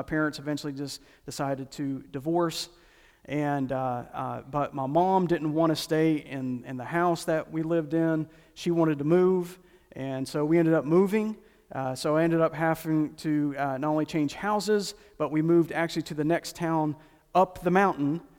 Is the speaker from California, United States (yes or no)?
no; Asheville, North Carolina, United States; I was raised in Asheville, North Carolina, and right across the road from our house was this ice service station.